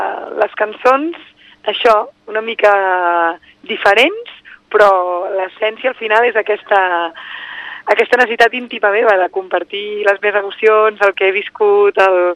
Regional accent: Vilassar de Mar, Catalonia, Spain; una cançó que parla del meu poble, que és Vilassar de Mar

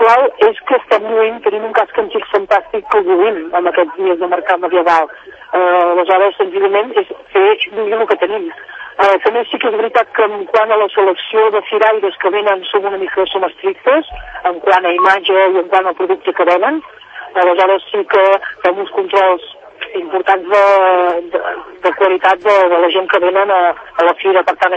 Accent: Vic, Catalonia, Spain; Vic és una ciutat històricament capital de comarca, per nosaltres som la capital de la Catalunya Central, i per suposar que és una ciutat de mercat

